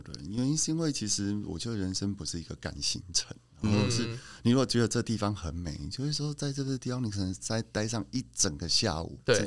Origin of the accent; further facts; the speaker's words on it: Kaohsiung, Taiwan; 因为他跟我的故乡高雄很像很像的一个地方。